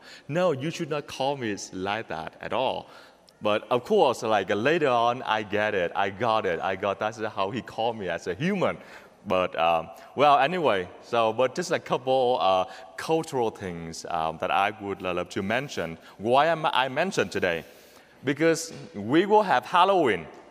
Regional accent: Vietnam; English is a second language; I'm from Vietnam. We are a little bit different, the way we react, the way we talk culturally.

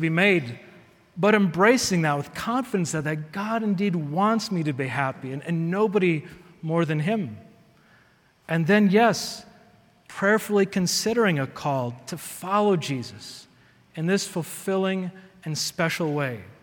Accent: Wisconsin, United States; now in Denver, United States; So I've been here, and well, I'm from Wisconsin. I came here and entered seminary.

